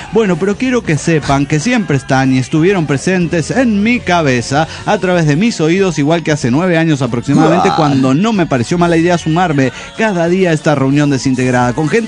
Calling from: Tuxtla Gutiérrez, Chiapas, Mexico; Hola, soy … de Tuzla Gutiérrez, Chiapas, México.

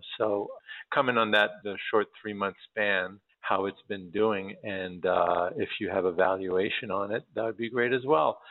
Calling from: Los Angeles, California, United States; I'm calling from Los Angeles.

